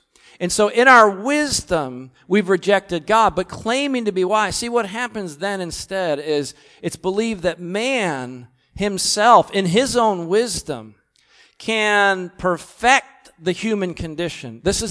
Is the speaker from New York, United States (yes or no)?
yes; New York, United States; The Empire State Building, my home state of New York